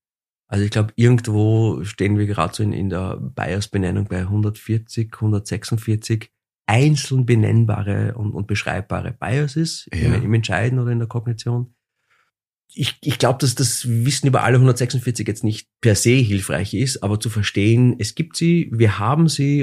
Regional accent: Austria; Also nicht so wie bei uns in Österreich, die an die Jahreszahl gekoppelt ist.

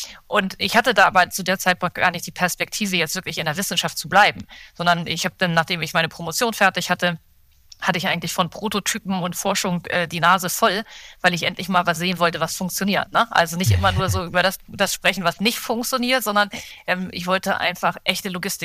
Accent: Hamburg, Germany; born there; ich bin in Hamburg geboren

